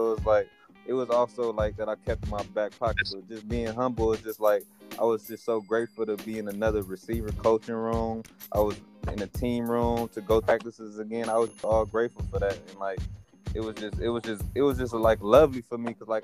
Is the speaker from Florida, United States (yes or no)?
no; Inglewood, California, United States; I'm from Inglewood, you know